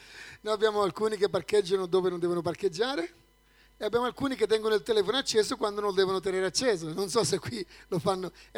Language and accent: Italian; Sicily, Italy; now in Busto Arsizio, Italy; saluti dalla chiesa di Bustarsizio, è in provincia di Varese, sono molto a nord, benché io venga dal sud. Sono siciliano, profondo sud. Ma come dico, io vengo da Gela del nord, perché anche lì c'è una grossa comunità di gelesi.